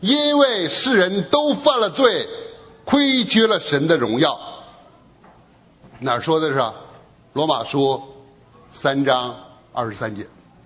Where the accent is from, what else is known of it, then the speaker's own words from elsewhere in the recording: China; 我们中国人都很重视自己的孩子，说重视的就是望子成龙。我希望我们中国人能够从望子成龙变成教子成人